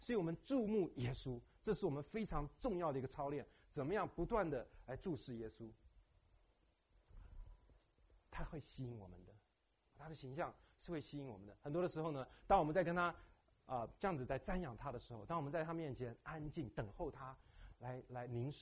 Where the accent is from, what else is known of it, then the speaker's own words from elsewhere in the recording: China; 我觉得也是蛮让我们中国人那个就是我们有时候要小心